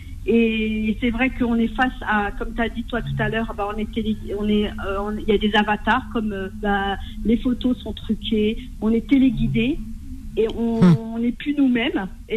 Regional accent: France; born there; je suis algérienne du coup de Tlemcen, je suis née en France, hein

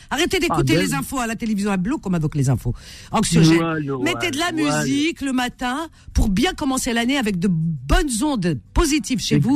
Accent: Cherchell, Tipaza Province, Algeria; c'est ma ville natale, c'est normal, hein, qui ne le sait pas. Eh oui, ex-Césarée, hein, c'était la capitale de toute l'Afrique du Nord, de la Maurétanie ancienne.

